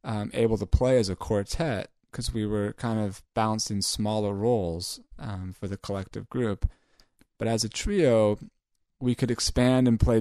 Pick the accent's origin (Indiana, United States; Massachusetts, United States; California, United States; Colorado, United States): California, United States; Tiburon; So as I mentioned, you know, I grew up in Tiburon, California